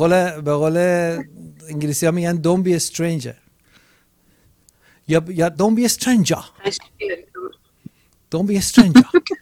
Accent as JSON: {"language": "Persian", "region": "Gilan", "country": "Iran", "accent": "Rashti", "said": "من فکر می‌کنم شبیه رشتی لهجم."}